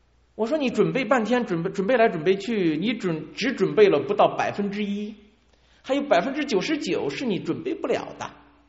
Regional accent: China; 中国人所有的落后、所有的屈辱、所有的挨打都归到外国人头上去，我们中国人老是检讨来检讨去

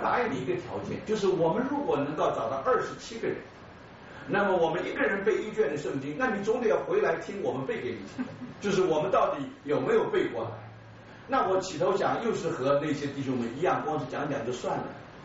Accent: Brazil; 我是从巴西来的，

